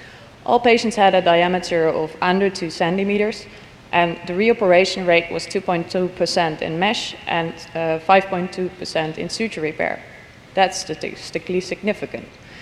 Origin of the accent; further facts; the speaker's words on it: Rotterdam, South Holland, Netherlands; I'm from Rotterdam, the Netherlands.